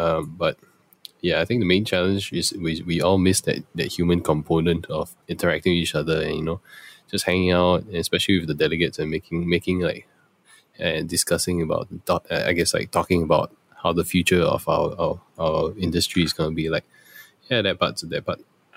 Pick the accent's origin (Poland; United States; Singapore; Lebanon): Singapore; I'm from Singapore.